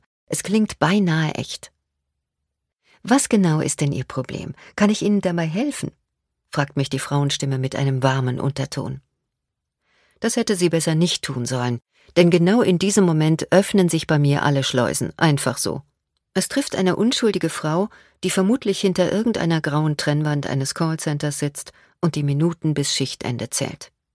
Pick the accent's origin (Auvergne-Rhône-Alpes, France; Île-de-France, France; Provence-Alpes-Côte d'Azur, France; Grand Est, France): Île-de-France, France; Paris; now in Germany; Kennengelernt haben wir uns in Paris, wo ich aufgewachsen bin.